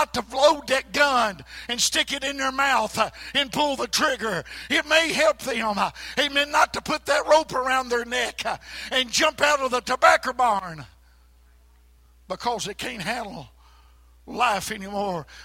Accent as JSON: {"language": "English", "country": "United States", "tie": "born or raised there", "said": "I remember sitting in a little Methodist church that I was raised in Allen County, Shiloh United Methodist Church. And years and years ago, I was a little boy growing up, and mom and daddy would take us to church."}